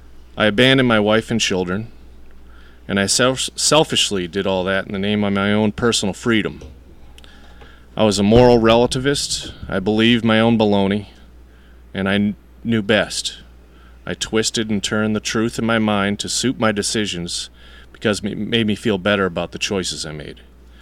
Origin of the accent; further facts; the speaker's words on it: Massachusetts, United States; now in Long Island, United States; I didn't want to be living down here in Long Island. I'm from Massachusetts, and I wasn't interested in raising a family here either.